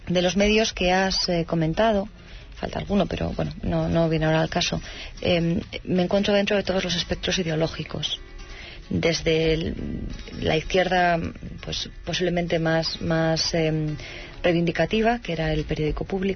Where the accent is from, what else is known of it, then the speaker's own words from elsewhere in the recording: Llodio, Basque Country, Spain; en un pueblo como el que yo me crié, que fue Llodio, cerca de Bilbao, no había más que una coral.